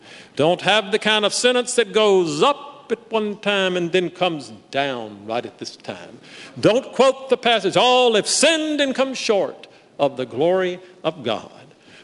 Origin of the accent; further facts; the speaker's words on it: Mississippi, United States; even though I'm from the Deep South and I'm from Mississippi and I should be talking like this